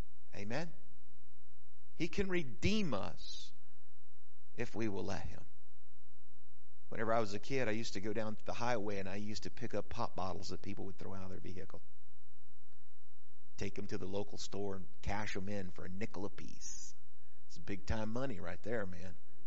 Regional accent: New Mexico, United States; Over the years growing up in New Mexico, we seen a lot of snakes meet their fate.

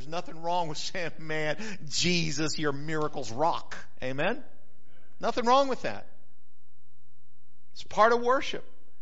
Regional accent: New Mexico, United States; now in North Carolina, United States; But I love North Carolina. This is my home. I was born and raised in New Mexico, but this is the place I call home and have for many, many years.

